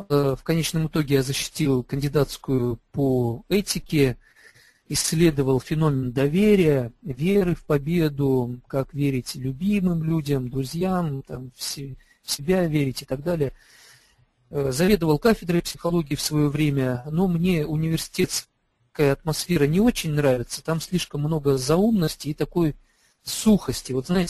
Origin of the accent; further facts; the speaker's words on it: Chita, Zabaykalsky Krai, Russia; Жена моя из Питера, а я из Читы. Читай, это место, куда ссылали декабристов. В общем, это самое как бы наипоганейшее место в России. Вот там я родился, представляете, в трущобах российских.